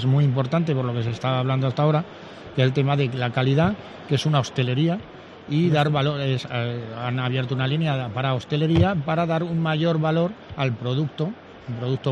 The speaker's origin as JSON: {"language": "Spanish", "region": "Extremadura", "country": "Spain", "said": "Como extremeño, pues me encanta representar a la marca de todos los extremeños."}